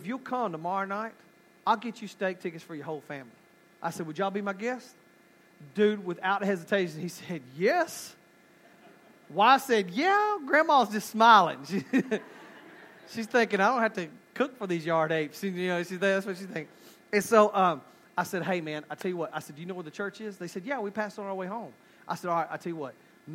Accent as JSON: {"language": "English", "town": "Haslett", "region": "Michigan", "country": "United States", "said": "I'm not from here. I'm from Haslett."}